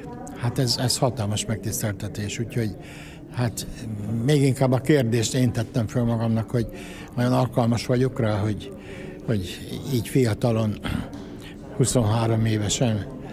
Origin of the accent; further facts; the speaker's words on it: Budapest, Hungary; moved away; also born or lived in Debrecen; én, aki Pesten születtem, és Pesten nőttem föl, hogy így mondjam.